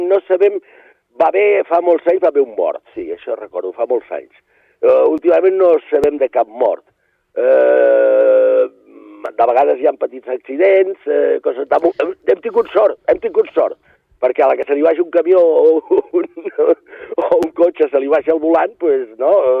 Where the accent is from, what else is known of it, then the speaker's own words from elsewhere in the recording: Sant Pere de Ribes, Catalonia, Spain; Nosaltres som de Ribes, però és que el càmping és de Sitges.